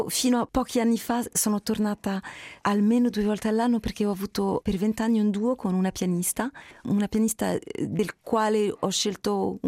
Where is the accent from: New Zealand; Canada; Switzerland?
Canada; Montreal, Quebec; first language fr; la mia formazione è proprio a Montreal, la mia città, sono francofona del Canada.